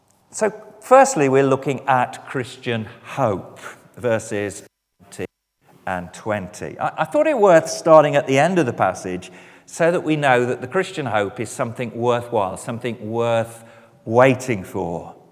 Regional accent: West Midlands, United Kingdom; I come from the West Midlands, about as far as it's possible to get from the sea.

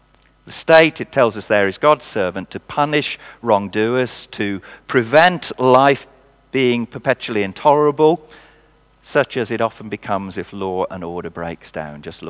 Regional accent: Midlands, United Kingdom; I'm probably a Saxon rather than a Norman. I come from the Midlands

